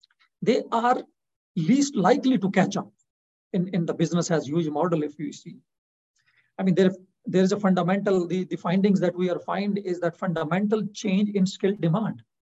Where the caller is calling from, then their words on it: Pakistan; For example, I am speaking from Pakistan.